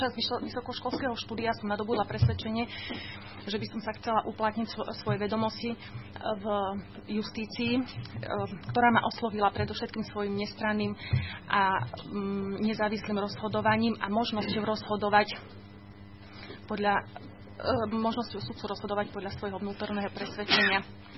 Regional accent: Spišská Nová Ves, Košice Region, Slovakia; a pochádzam zo Spiskej Novej Vsi.

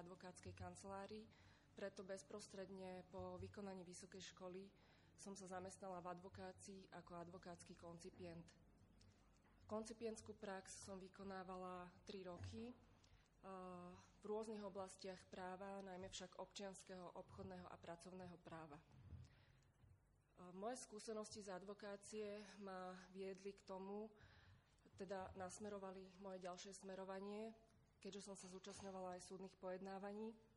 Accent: Bratislava, Bratislava Region, Slovakia; pochádzam z Bratislavy. Vysokoškolské štúdium som absolvovala na Právnickej fakulte Univerzity Komenského v Bratislave v roku 2008

